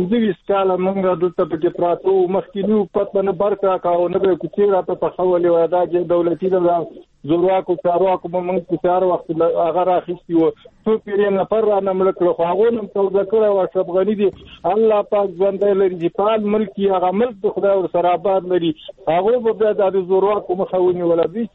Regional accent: Afghanistan; موږ خو افغانان یو، موږ خو د دې وطن خلک یو.

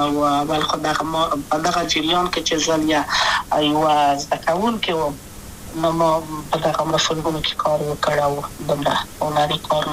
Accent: Kabul, Afghanistan; also born or lived in Wardak; زه خو اصلا د وردګو ولایت یم، د پلار مې د وردګو ولایت ته خلیګان سره کېدلې، د کابل په تخته پل سیمه کې یم او لویا شویم کابل کې یم.

